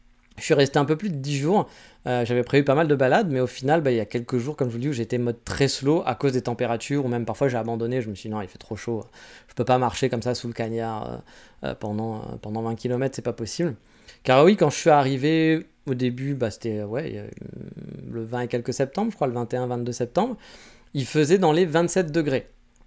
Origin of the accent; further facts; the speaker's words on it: France; Ah, je suis français, hein